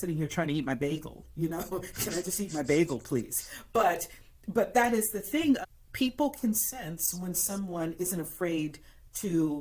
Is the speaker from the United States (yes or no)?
yes; Bronx, New York, United States; I am a New York girl. I was born and raised in the Bronx. I've only been in Arizona for 19, 20 years.